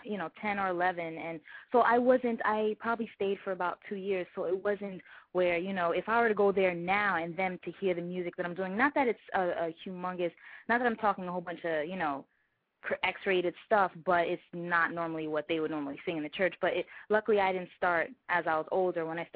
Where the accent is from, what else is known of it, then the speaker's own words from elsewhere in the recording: Bridgeport, Connecticut, United States; from Connecticut, Bridgeport.